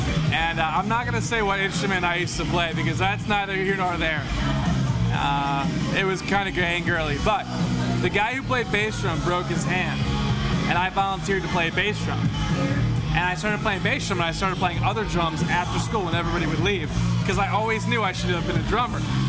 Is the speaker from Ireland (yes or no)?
yes; Ireland; So, and I'm Irish, so it means a lot to me.